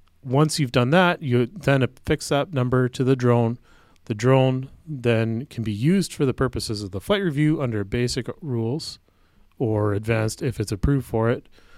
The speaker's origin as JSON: {"language": "English", "country": "Canada", "said": "And as a Canadian, I get a letter of authority saying that I am responsible for the drone"}